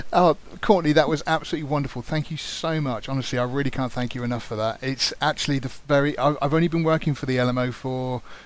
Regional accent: England, United Kingdom; I'm English and I've been to Glasgow.

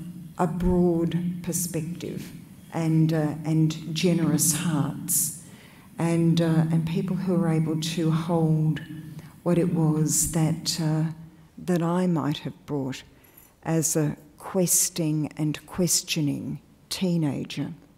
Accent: Melbourne, Victoria, Australia; So I'm an Australian-born woman. I grew up in Melbourne. I was the youngest of three children.

